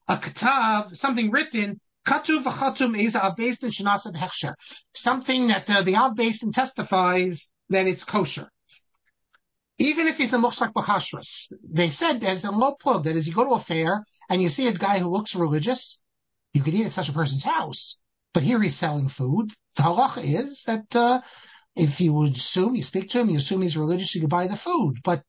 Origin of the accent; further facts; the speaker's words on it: New York City, New York, United States; growing up on the Lower East Side of Manhattan during the 60s and early 1970s